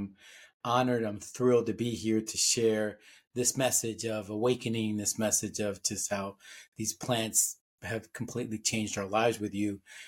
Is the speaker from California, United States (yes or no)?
no; Miami, Florida, United States; I grew up in Miami in the 80s.